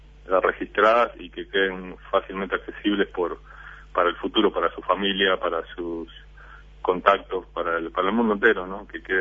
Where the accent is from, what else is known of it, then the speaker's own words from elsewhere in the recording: Montevideo, Uruguay; moved away as an adult; now in New York, United States; Sí, nacido y criado en La Teja hasta los 18 años, que fue cuando me vine para esta zona, para Nueva York.